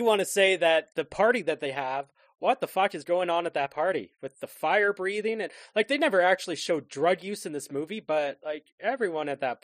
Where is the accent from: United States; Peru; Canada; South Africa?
Canada; we may not know this because we're Canadian